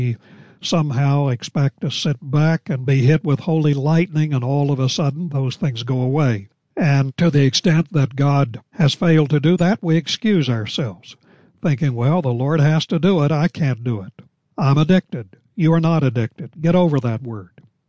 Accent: Fayetteville, West Virginia, United States; When I was a youngster growing up in Fayetteville, West Virginia, we had about an acre of ground.

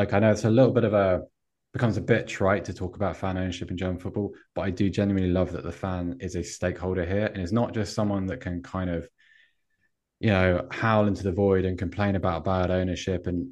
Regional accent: Oxford, South East England, United Kingdom; I grew up in Oxford.

